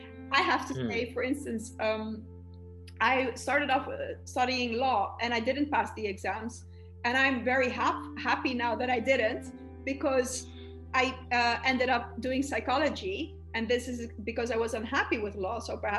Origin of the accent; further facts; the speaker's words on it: Greece; Also, I'm from Greece, and it's hard to get in the university there as well.